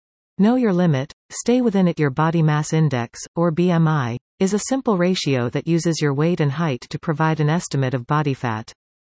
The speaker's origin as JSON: {"language": "English", "region": "Alberta", "country": "Canada", "tie": "born or raised there", "said": "the version above is the one I grew up with in Alberta, where kids from 9 to 90 love to fart around about farts."}